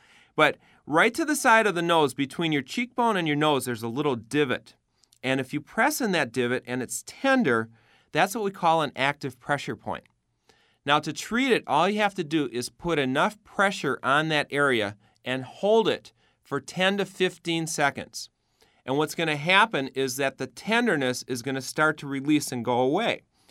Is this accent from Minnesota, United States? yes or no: yes; Minneapolis, Minnesota, United States; I'm a chiropractor. I'm from Minneapolis, Minnesota.